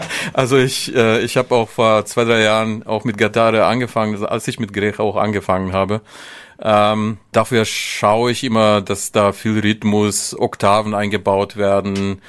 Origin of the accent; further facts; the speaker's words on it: North Macedonia; Also ich komme aus Makedonien, mittlerweile Nordmakedonien oder Mazedonien auch bekannt. Und das slawische Volk, wo ich groß geworden bin, sage ich mal, als orthodox-christlicher